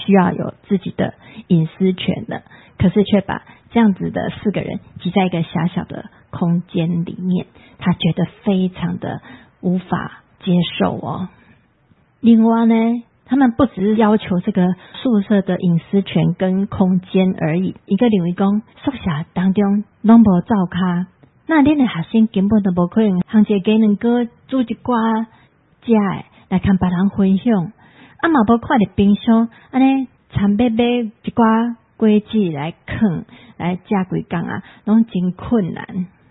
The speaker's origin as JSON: {"language": "Chinese", "country": "Taiwan"}